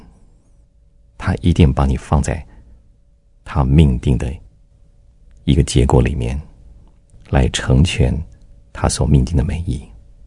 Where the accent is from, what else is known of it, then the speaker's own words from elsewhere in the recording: Taiwan; 我的想法是我成长于台湾，我当然希望我第一个倾诉的对象是台湾的年轻人啊